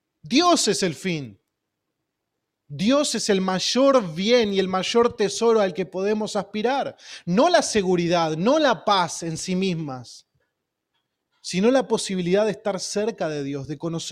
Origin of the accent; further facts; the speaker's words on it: Buenos Aires Province, Argentina; como creyentes argentinos de la provincia de Buenos Aires viviendo a las cercanías de Citibel